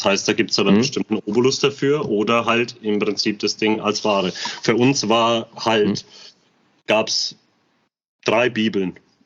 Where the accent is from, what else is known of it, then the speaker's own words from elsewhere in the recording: Bamberg, Bavaria, Germany; Und vor allem, wir sind halt damit aufgewachsen. Bei uns in Bamberg waren war US-Kaserne